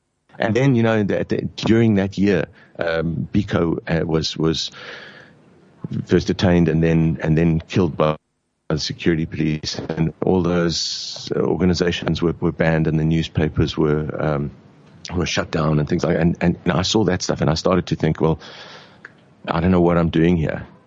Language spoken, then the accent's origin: English; South Africa; I'm saying I'm from South Africa.